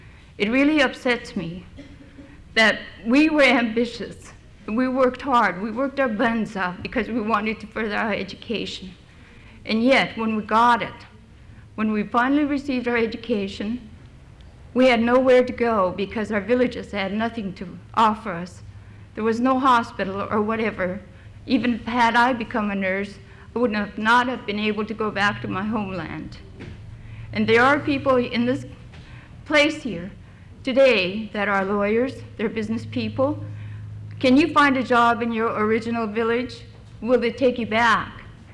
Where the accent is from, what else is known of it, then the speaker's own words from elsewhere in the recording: Alaska, United States; born there; And yet we were born up there. I was born in Alaska. My parents lived up there forever.